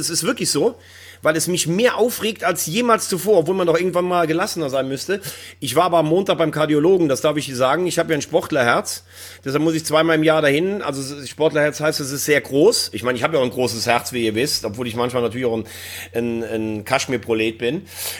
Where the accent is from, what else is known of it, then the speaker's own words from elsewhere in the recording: Andernach, Rhineland-Palatinate, Germany; Ich fahre wahrscheinlich nach Andernach in meine alte Heimat